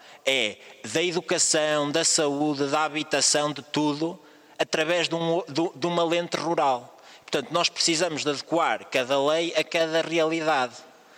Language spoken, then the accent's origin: Portuguese; Viseu, Portugal; Eu sou da região de Viseu e todos os municípios queixam do mesmo.